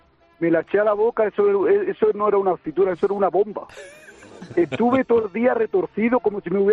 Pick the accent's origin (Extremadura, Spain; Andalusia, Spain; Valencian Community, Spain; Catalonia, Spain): Andalusia, Spain; Granada; Pues mira, yo soy de Granada y yo tengo tres comidas.